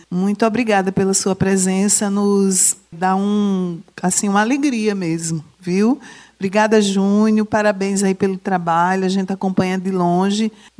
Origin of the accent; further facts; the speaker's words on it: Bananeiras, Paraíba, Brazil; eu sou de Bananeiras, né? Do Brejo, sou brejeira, portanto. Mas tenho essa trajetória aí afora pelo Brasil, né? Trabalhei em São Paulo